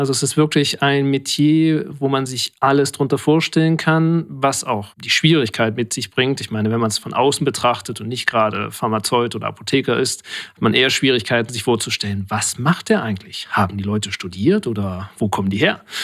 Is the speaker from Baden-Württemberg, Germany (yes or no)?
yes; Rastatt, Baden-Württemberg, Germany; also born or lived in Braunschweig, Germany; Aufgewachsen in Rastatt, also in der Nähe von Karlsruhe. Und später, was mein Studium angeht, das habe ich dann im hohen Norden gemacht, in der eisigen Kälte von Braunschweig.